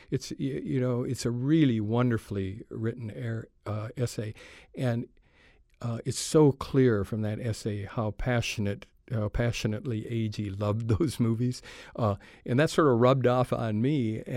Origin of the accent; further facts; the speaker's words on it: Minnesota, United States; accent: Scandinavian brogue; now in Knoxville, United States; I'm from Minnesota. Yeah. Listeners may still hear a little of that Scandinavian brogue whenever I go. I go back a couple times a year. My mother and two sisters still live in the Twin Cities area, so I go back to get my refresher course in my dialect.